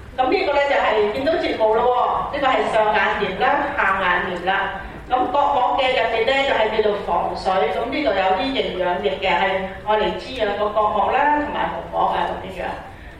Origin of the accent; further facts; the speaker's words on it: China; 紅膜，我哋中國人嘅紅膜咧係大約係咩色啊？